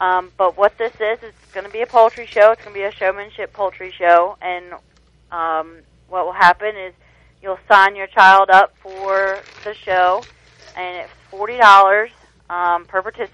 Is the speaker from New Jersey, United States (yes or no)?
no; Virginia, United States; now in Person County, United States; I was raised in Loudoun County, Virginia.